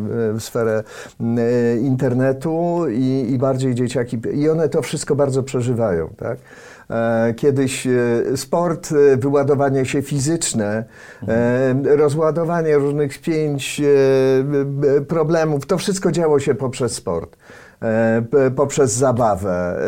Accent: Warsaw, Masovian Voivodeship, Poland; Ja w ogóle w bardzo fajnym miejscu się wychowywałem, dlatego że urodziłem się na przedmieściach Warszawy, na Zaciszu. Mnóstwo zieleni dookoła, mnóstwo pól, łąk, las niedaleko.

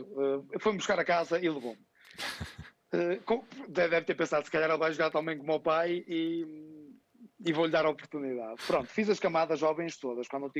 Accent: Paredes, Porto, Portugal; Eu sou de Paredes, na altura fui para as escolinhas do Penafiel.

